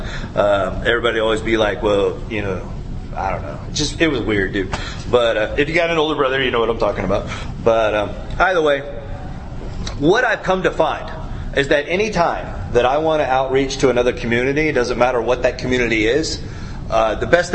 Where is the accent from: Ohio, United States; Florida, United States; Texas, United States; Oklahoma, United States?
Oklahoma, United States; And I came out here from Oklahoma, got sober in Oklahoma.